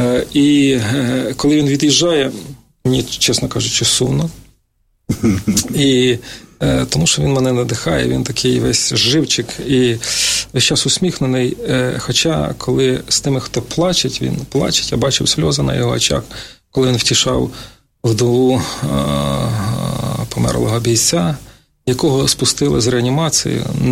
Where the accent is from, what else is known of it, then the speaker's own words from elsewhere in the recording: Poltava Oblast, Ukraine; now in Kharkiv, Ukraine; Я сам з Полтавщини. І вже 30 років я в Харкові і вважаю себе харків'янином.